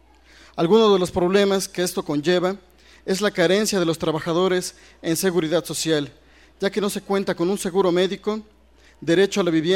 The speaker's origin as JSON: {"language": "Spanish", "region": "Puebla", "country": "Mexico", "said": "Como notarán en nuestro acento, pues somos de Puebla."}